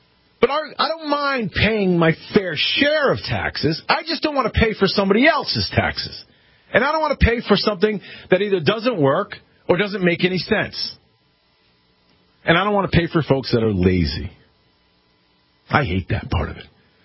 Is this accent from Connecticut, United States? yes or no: yes; Connecticut, United States; fees in my home state of Connecticut, where I'm broadcasting from right now